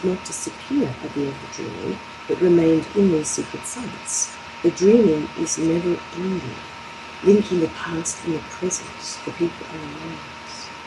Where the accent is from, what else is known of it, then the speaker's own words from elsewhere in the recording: Australia; being Australian, and given that our listeners are very much international